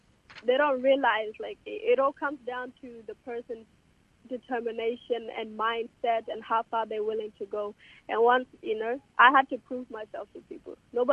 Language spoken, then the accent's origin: English; Kakuma, Turkana County, Kenya; born there; Yep. I was born in Kakuma.